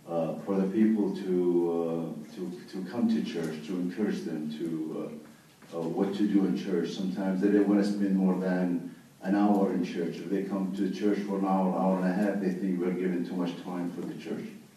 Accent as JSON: {"language": "English", "town": "San Francisco", "region": "California", "country": "United States", "said": "I'm from San Francisco."}